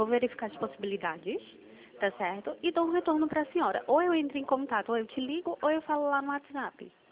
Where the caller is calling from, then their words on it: Recife, Pernambuco, Brazil; Não, Fortaleza não. Eu falo de Recife.